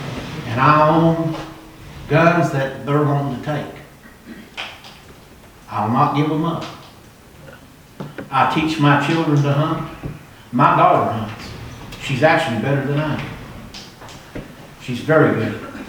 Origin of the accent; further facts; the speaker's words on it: Coburn, United States; now in Riverview, United States; I live in Riverview, 1171 Old Augusta Road. I was born and raised in Coburn all my life.